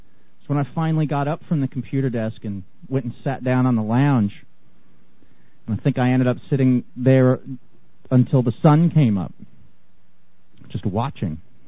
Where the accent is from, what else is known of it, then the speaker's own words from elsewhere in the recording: New Jersey, United States; moved away as an adult; now in overseas; I'm an American that's living overseas.